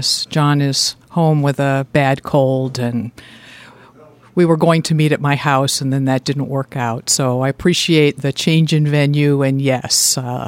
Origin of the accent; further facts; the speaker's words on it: Boston, Massachusetts, United States; I was born in Boston, Massachusetts. Both of my parents are from the Midwest, Dayton and Evansville, but they both went east to college and stayed, and I grew up in the Boston area.